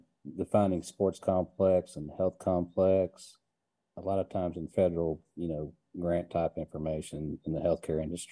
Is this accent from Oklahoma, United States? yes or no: yes; Oklahoma, United States; A sports complex to me reminds me of when I go 30 miles up the road from my hometown to Muskogee